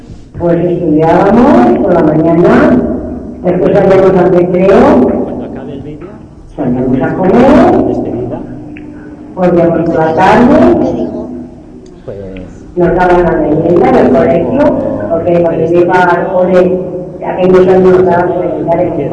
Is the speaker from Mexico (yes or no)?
no; Arenas de Cabrales, Asturias, Spain; born there; also born or lived in Oviedo; Nací aquí, en Arenas de Cabrán.